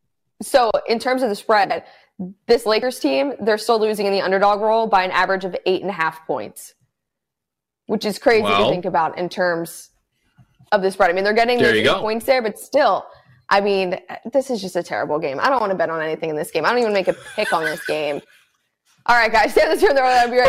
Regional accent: Philadelphia, Pennsylvania, United States; because I'm from Philly. Listen, so my teams are all Philly teams.

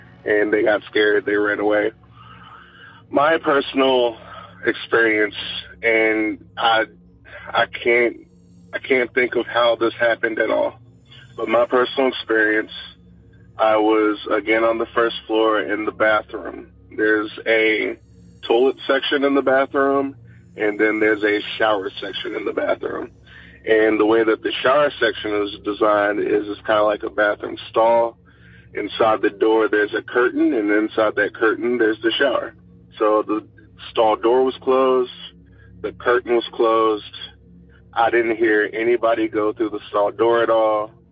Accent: Lexington, Kentucky, United States; I am from Lexington, Kentucky.

